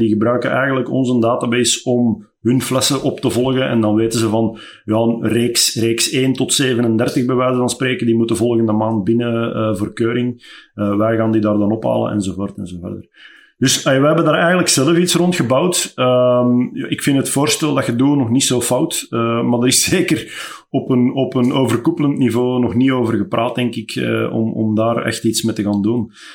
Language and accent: Dutch; Belgium; En daar zijn wij Belgen heel, heel straf in natuurlijk.